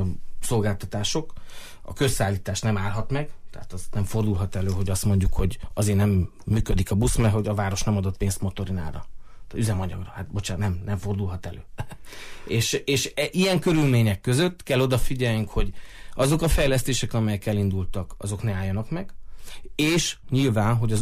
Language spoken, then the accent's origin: Hungarian; Târgu Mureș, Mureș County, Romania; legyen jó itthon élni Marosvásárhelyen, és mindannyian jó érzéssel és büszkeséggel töltsön el azt, hogy marosvásárhelyiek vagyunk először.